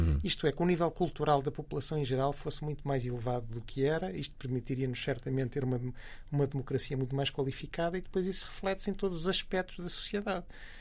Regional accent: Lisbon, Portugal; also born or lived in Porto; now in Viseu, Portugal; Eu vivi em Lisboa, que sou de Lisboa, natural de Lisboa, vivi no Porto e agora vivo em Viseu, basicamente é isto. E vivo, tenho uma casa no Conselho de Sintra, isto é, os meus pais viviam no Conselho de Sintra e mantemos a casa de família.

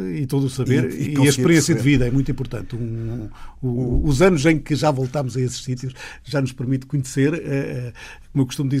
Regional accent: Lousã, Centro, Portugal; Sou da Lousã, sim.

